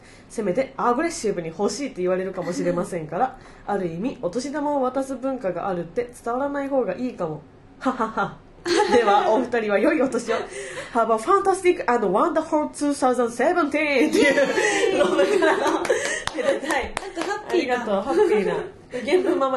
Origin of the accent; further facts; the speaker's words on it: Mie, Japan; を、三重県の出身地、三重県の名物